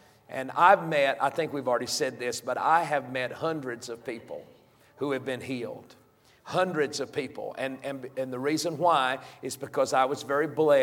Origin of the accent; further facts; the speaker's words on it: the South, United States; I mean, you know, in a natural world, I'm from the South. I've eaten too much fried chicken.